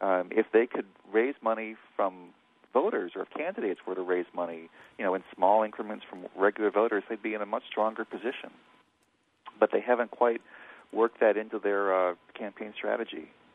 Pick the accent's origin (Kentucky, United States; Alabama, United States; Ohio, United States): Ohio, United States; also born or lived in Connecticut; I'm not from Illinois originally. I'm from Ohio. I've worked in Connecticut for a couple of years.